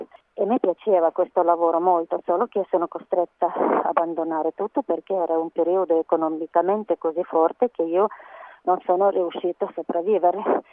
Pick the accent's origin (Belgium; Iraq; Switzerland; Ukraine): Ukraine; Italian is a second language; now in Italy; perché parlo di Ucraina, di mio paese, non parlo di altri, Ucraina come la Toscana, aria asciutta, bella, tutto verde, tutto, anche ci sono montagne, Carpati, è veramente bel paese